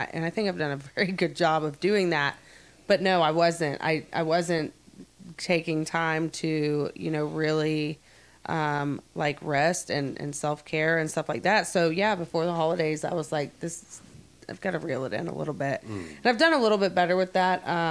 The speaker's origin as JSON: {"language": "English", "town": "Woodstock", "region": "Georgia", "country": "United States", "said": "I got sober out in Norcross. I'm originally from Woodstock. Well, when I moved back to Woodstock"}